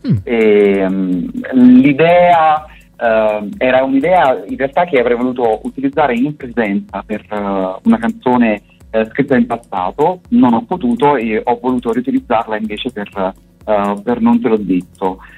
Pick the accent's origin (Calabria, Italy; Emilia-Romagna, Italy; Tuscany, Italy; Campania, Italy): Campania, Italy; Benevento; Io sono di Benevento e sono contento di poter fare il suo nome